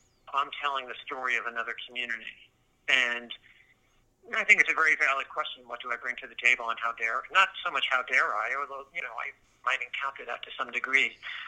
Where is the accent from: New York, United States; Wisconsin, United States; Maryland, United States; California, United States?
New York, United States; I mean, I am a New Yorker and I have lived here my whole life, and I do go to a lot of different places.